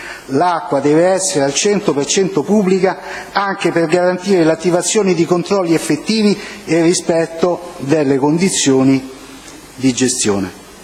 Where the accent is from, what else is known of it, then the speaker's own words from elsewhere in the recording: Valcanneto, Lazio, Italy; E sono di Valcanneto.